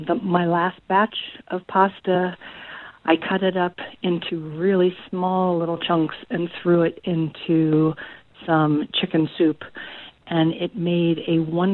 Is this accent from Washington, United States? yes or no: yes; Pullman, Washington, United States; I'm from Pullman, Washington.